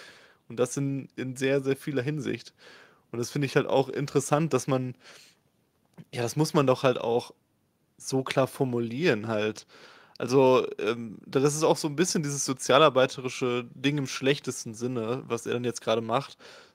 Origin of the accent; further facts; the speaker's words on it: West Germany, Germany; jetzt halt als Wessi in Ostdeutschen zu verbessern in dieser Frage